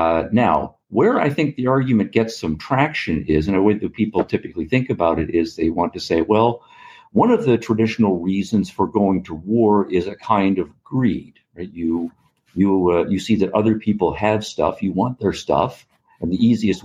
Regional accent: Canada; now in United States; So I'm originally from Canada. And now I'm living in the United States

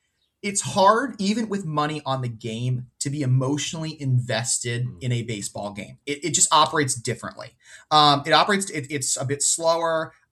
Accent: New England, United States; Sure, but I'm also from New England.

